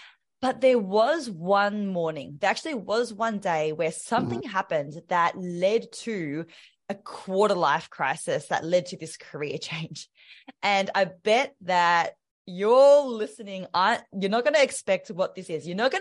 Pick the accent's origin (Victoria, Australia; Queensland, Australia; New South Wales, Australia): Victoria, Australia; Melbourne; I am from Melbourne, Australia.